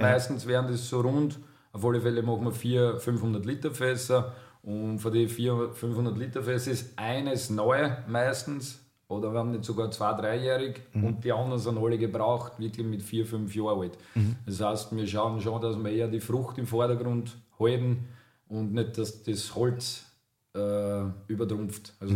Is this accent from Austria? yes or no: yes; Burgenland, Austria; tut man sich ein bisschen schwer als Burgenländer